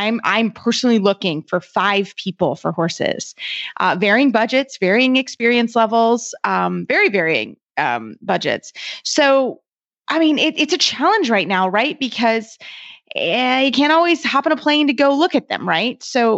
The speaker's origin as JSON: {"language": "English", "region": "Kentucky", "country": "United States", "said": "obviously I'm from Kentucky, right?"}